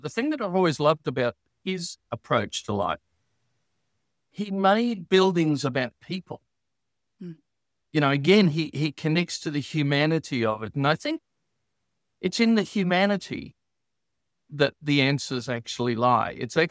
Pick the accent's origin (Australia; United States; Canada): Australia; because I come from Australia